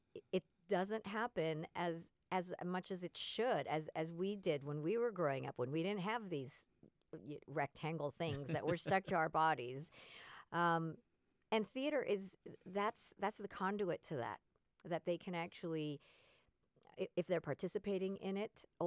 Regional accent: West Coast, United States; I'm from the West Coast, and the last thing that I want to do is say, okay, great, I'm going to come out to the Midwest

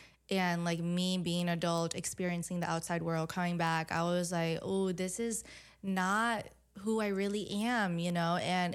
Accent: United States; growing up in America and knowing that this wasn't really what we knew and did, but we brought it over here.

